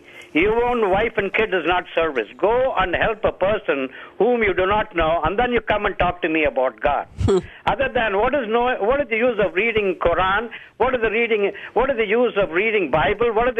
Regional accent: India; And I'm from India

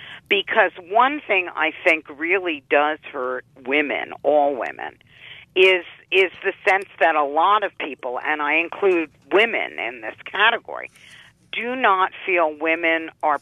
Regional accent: New York, United States; People forgot. I'm from New York, okay? I remember when Clinton ran for the Senate in 2000. And I'm from upstate New York now.

